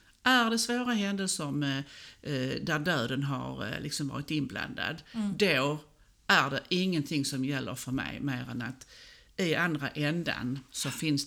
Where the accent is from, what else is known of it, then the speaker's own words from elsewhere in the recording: Borrby, Skåne, Sweden; Jag har utgått ifrån där jag kommer ifrån, från Borrby.